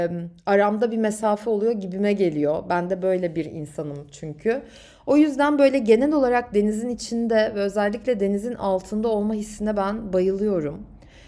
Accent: Istanbul, Turkey; bu ev dediğim gibi benim büyüdüğüm ev olmasının yanı sıra Kendimi yuvamda hissettiğim ve aynı zamanda Minnoş'la, benim 21 sene neredeyse yaşayan kedimle tanıştığım ve o Yeşilköy camiası da o kadar tanıdıktı ki bana.

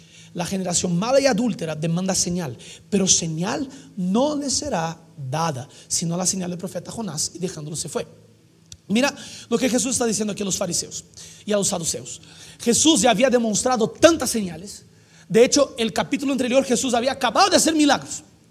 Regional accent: Rio de Janeiro, Brazil; Spanish is a second language; yo soy de Río de Janeiro, una ciudad demasiado caliente. Verano es 45 grados centígrados.

